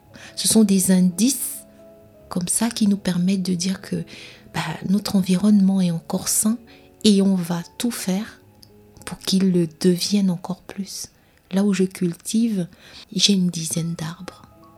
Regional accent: Gabon; moved away as an adult; Dans mon pays d'origine, donc le Gabon, à chaque saison des pluies, il y a de l'érosion.

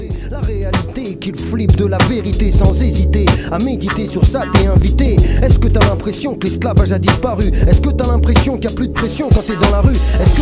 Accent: Hauts-de-France, France; Je suis originaire de la Somme.

